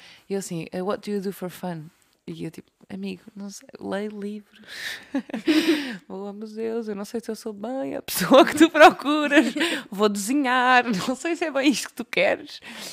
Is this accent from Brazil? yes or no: no; Lisbon, Portugal; Eu disse, ah, sim, sim, sou de Lisboa, não sei o quê.